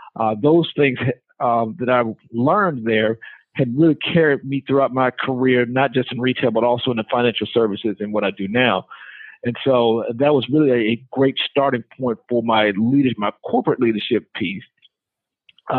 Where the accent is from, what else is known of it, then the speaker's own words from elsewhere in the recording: Atlanta, Georgia, United States; Born and raised in Atlanta, Georgia.